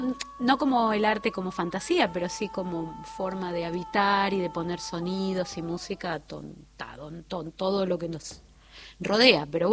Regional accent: Buenos Aires Province, Argentina; que no soy del interior, sino que soy de provincia de Buenos Aires

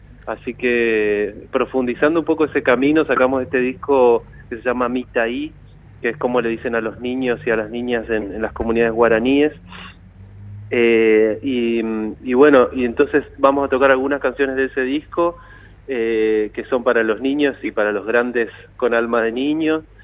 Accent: Resistencia, Chaco, Argentina; born there; yo nací en Resistencia Chaco, pero bueno, ella se crió de muy chica en Resistencia también, así que somos casi del mismo lugar, de la misma región.

